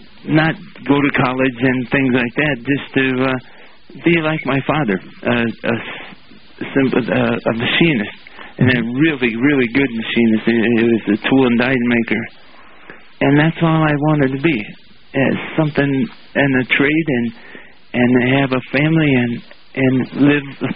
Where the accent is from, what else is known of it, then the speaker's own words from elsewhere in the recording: Cuyahoga Falls, Ohio, United States; Well, I was raised in mostly in Cuyahoga Falls, and it was just a blue-collar town, mostly Caucasian.